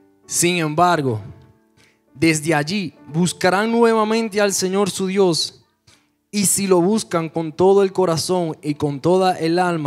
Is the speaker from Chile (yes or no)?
no; Dominican Republic; Como dominicanos, nuestra cultura, tomamos nuestro cafecito.